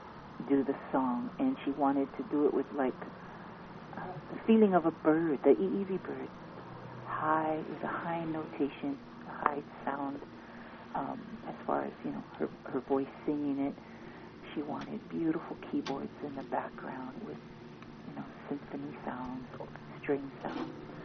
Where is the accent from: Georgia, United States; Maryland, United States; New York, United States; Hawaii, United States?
Hawaii, United States; You know, I was born and raised in Hawaii, although my parents and grandparents are descendants of Samoa, and that's where my ancestry comes from, my roots.